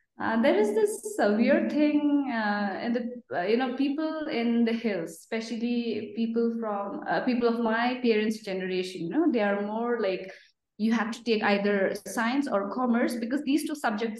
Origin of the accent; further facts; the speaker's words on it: Kurseong, West Bengal, India; I'm born and brought up in Kursiam. I don't know whether you've heard of Kursiam. Kursiam is nestled between, Darjeeling and Siliguri. If you happen to travel towards Darjeeling, there's a small town called Kursiam. So I am from Kursiam.